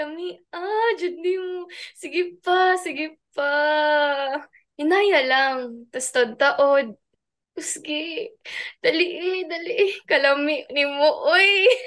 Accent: Cebu City, Central Visayas, Philippines; Cebu. I'm from Cebu City.

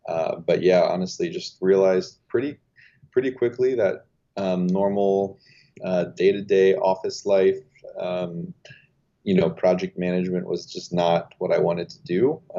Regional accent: Fairfax, Virginia, United States; also born or lived in Manassas; So born and raised in Fairfax and Manassas, basically.

